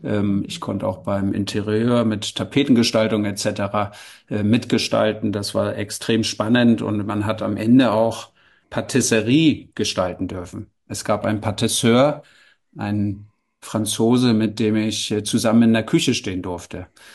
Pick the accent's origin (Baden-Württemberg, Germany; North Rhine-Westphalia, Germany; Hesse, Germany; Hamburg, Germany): Hamburg, Germany; also born or lived in Braunschweig / London; Ich stamme aus Hamburg, daher auch das Moin Moin.